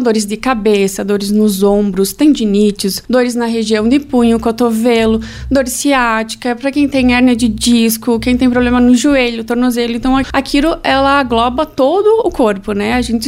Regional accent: São José do Ouro, Rio Grande do Sul, Brazil; Não, eu sou de São José do Ouro e eu atendo aqui em Campos Novos a cada 15 dias

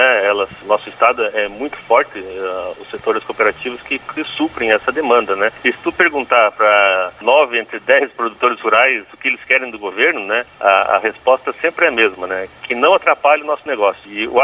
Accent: Campos Novos, Santa Catarina, Brazil; also born or lived in Curitiba; o meu aniversário de um ano já foi em Campos Novos. Então, eu nasci em Curitiba, meu pai trabalhava lá à época, mas meu aniversário de um ano já foi em Campos Novos. Então, eu sou camponovense.

